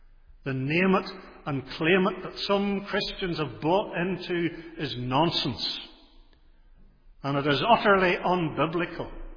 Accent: Portrush, Northern Ireland, United Kingdom; I always remember announcements as growing up in Portrush would be given the following announcements are subject to the sovereign will of God.

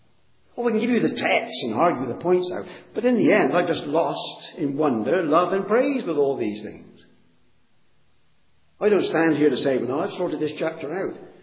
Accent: Bristol, South West England, United Kingdom; born there; I was born in Bristol in 1940.

